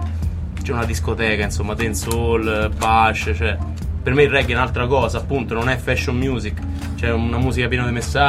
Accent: Umbria, Italy; Diciamo dalla provincia di Terni, dalla provincia

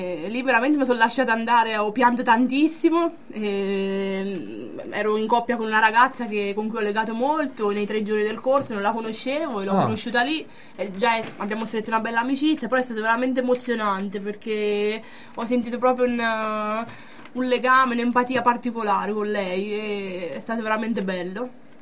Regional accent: Turin, Piedmont, Italy; born there; I miei genitori sono del sud, della Campania. Poi siamo emigrati al nord. In questa emigrazione sono nata io, a Torino, precisamente.

